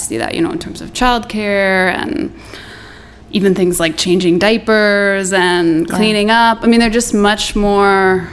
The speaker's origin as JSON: {"language": "English", "town": "Copenhagen", "region": "Capital Region of Denmark", "country": "Denmark", "said": "because I'm from Denmark, from Copenhagen"}